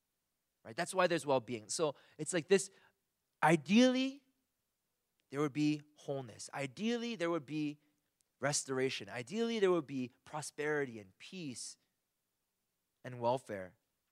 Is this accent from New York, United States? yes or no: no; Philadelphia, Pennsylvania, United States; I'm not a huge basketball fan, but I'm from Philadelphia.